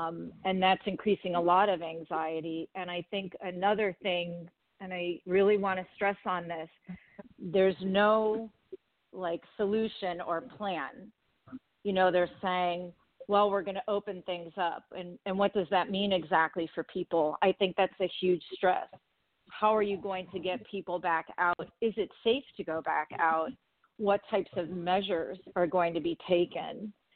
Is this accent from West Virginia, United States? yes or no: no; Cleveland, Ohio, United States; I'm originally from Ohio, from Cleveland.